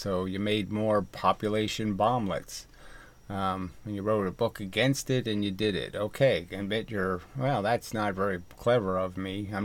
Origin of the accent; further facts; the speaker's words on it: Louisiana, United States; I grew up in Louisiana, though. And a lot of nature down there.